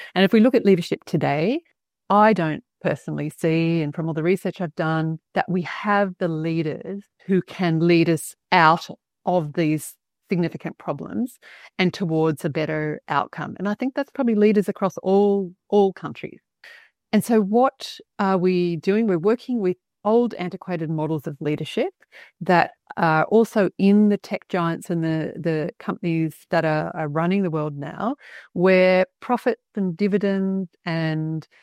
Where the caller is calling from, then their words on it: Australia; you know, I'm speaking from Australia.